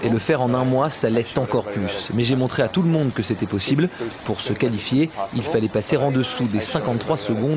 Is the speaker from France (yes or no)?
no; Israel; je suis israélien. Ensuite, je suis russe et arabe. Ma mère est originaire de ce qu'on appelait autrefois l'Union soviétique.